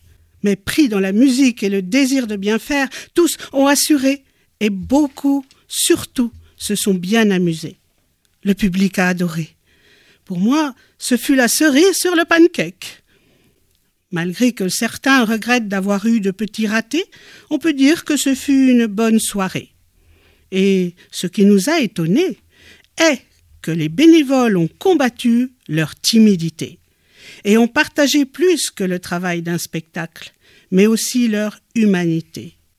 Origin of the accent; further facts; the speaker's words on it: England, United Kingdom; Je viens d'Angleterre et suis danseur.